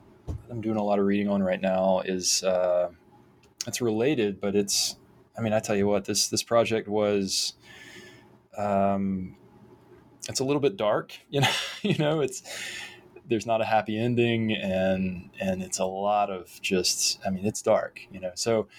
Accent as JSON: {"language": "English", "town": "Thomasville", "region": "Georgia", "country": "United States", "tie": "born or raised there", "said": "in my hometown where I live again now, Thomasville, Georgia, there was a, you know, we had our our sort of moment in the sun in the 60s, 70s, and 80s, part of the 90s, when we had some plants and factories"}